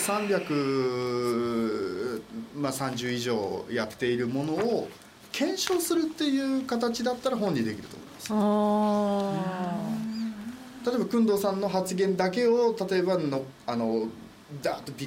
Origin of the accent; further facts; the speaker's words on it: Kanagawa, Japan; 多少やっぱり緊張するんですよね、神奈川県民としては。